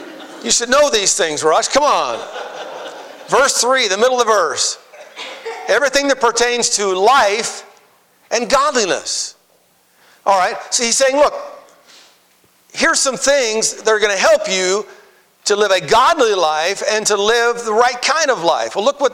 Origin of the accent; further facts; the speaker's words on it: Twin Falls, Idaho, United States; I was raised in Twin Falls.